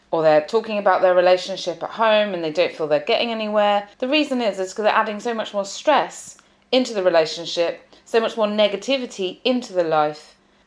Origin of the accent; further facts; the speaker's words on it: United Kingdom; I'm British, I do love sarcasm.